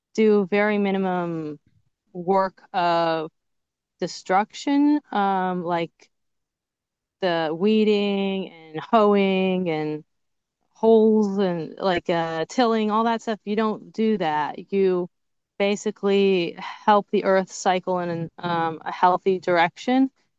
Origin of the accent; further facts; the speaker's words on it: California, United States; Yeah, so I'm from Southern California. I grew up sort of adjacent to Chabad, with going to Chabad Hebrew school, after school, and shul, and slowly my family became more religious over time, more observant.